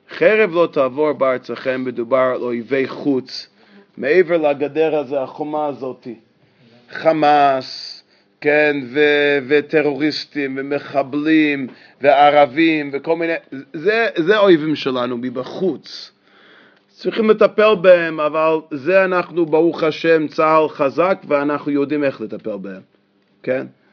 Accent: United States; now in Israel; שדרך אגב לא יודע אם שמתם לב, אני אמריקאי במקור, כן, כן, באמת.

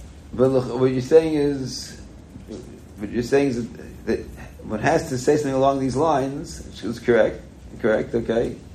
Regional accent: Brooklyn, New York, United States; Brooklyn, I come from Avenue O and 9th. That's where I come from

